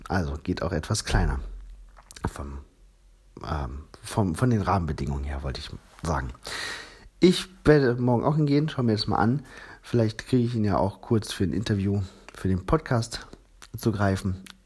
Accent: Hanover, Lower Saxony, Germany; und zwar in meiner Heimatstadt Hannover

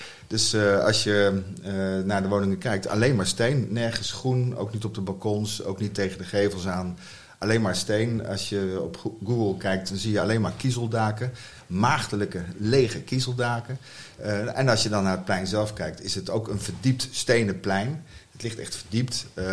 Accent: North Brabant, Netherlands; moved away as an adult; now in The Hague, Netherlands; Ik ben een Brabander.

